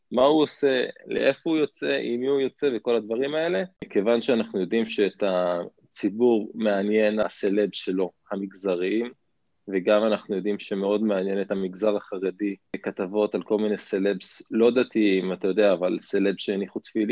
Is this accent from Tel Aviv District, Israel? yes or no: no; Giv'at Ze'ev, Judea and Samaria Area, Israel; גדלתי בגבעת זאב להורים חוזרים מתשובה, אז התחנכתי במוסדות חרדים ליטאים.